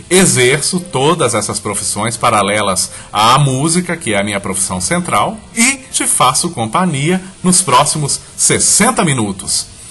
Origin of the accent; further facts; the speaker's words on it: Sete Lagoas, Minas Gerais, Brazil; eu sou de Sete Lagoas, Minas Gerais